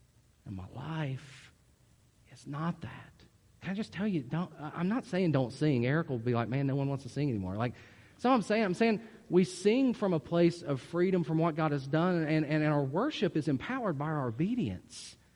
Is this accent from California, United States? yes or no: no; West Virginia, United States; It even sounds like a word that's West Virginian. Baal. Okay, got it. I'm from West Virginia.